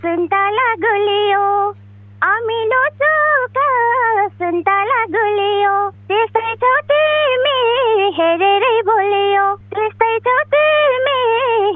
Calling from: Sudurpashchim Province, Nepal; सुन्दर सुदूरपश्चिम कैलालीदेखि

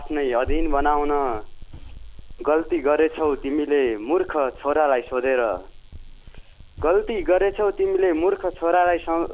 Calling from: Kathmandu, Bagmati, Nepal; म काठमाडौँदेखि

